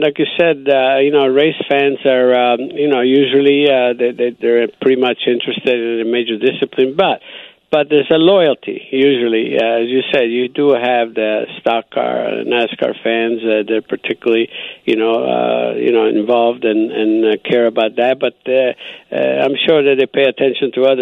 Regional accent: Italy; I was born and raised in Italy.

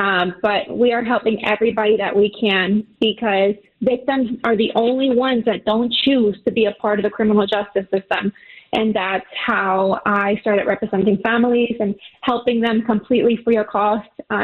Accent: Pasadena, Texas, United States; I am from Pasadena, Texas myself, and I know that to be a safe community.

